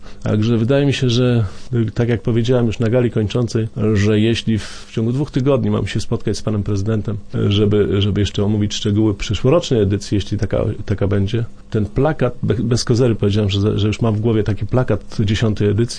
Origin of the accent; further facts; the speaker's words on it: Wrocław, Lower Silesian Voivodeship, Poland; born there; We Wrocławiu się urodziłem, tutaj mieszkam i tutaj już umrę